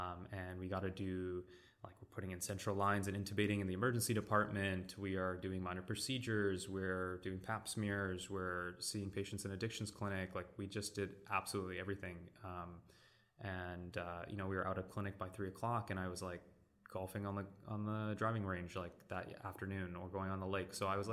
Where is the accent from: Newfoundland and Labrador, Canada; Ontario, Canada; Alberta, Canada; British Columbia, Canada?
British Columbia, Canada; Vancouver; So I am a second year ENT resident here at UBC. I am kind of born and raised in Vancouver. I did my undergrad here in kinesiology at UBC, and I did my med school here as well.